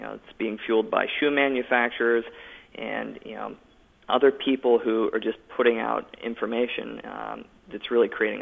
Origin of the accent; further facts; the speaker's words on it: Pittsburgh, Pennsylvania, United States; We're both from Pittsburgh, so yeah, I'm sure it'll happen.